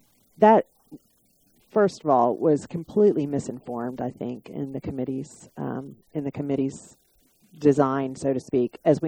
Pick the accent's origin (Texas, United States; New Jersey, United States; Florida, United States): Texas, United States; Galveston; I'm originally from Galveston, Texas. It's an island in the Gulf of Mexico, south of Houston.